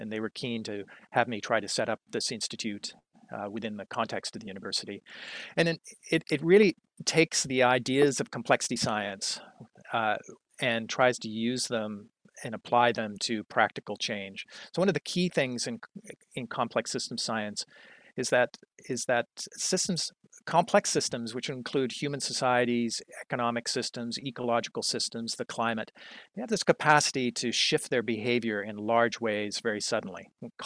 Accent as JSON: {"language": "English", "town": "Vancouver Island", "region": "British Columbia", "country": "Canada", "tie": "born or raised there", "said": "I had an opportunity to bring my family back to Vancouver Island, to my hometown."}